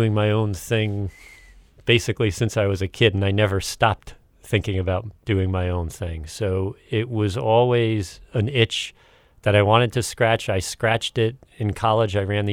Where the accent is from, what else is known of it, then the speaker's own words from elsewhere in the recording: Manhattan, New York, United States; So I'm from Manhattan. Lived there till I was 8, and then my mom got mugged in our elevator of our building, and we decided to move out to the presumed safety of the suburbs.